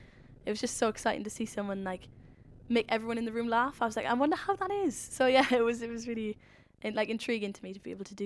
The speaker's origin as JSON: {"language": "English", "town": "Swansea", "region": "Wales", "country": "United Kingdom", "said": "Like, oh, I'm from Swansea. Like, I can't be like the next Sidemen, you know?"}